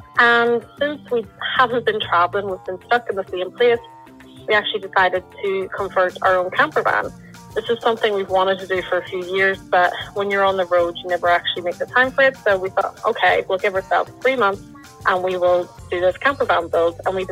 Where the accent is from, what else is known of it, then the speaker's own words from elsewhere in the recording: Lisburn, Northern Ireland, United Kingdom; I'm from Lisburn, Northern Ireland